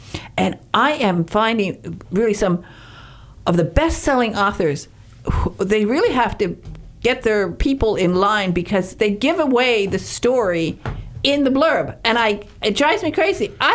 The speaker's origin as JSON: {"language": "English", "town": "Upper Peninsula", "region": "Michigan", "country": "United States", "said": "I come from the Upper Peninsula of Michigan, and we had a state institution there that was very famous."}